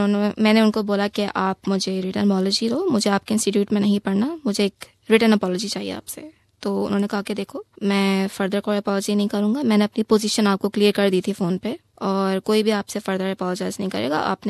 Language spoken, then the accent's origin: Urdu; Pakistan; میں نے کہا میں پاکستان سے ہوں۔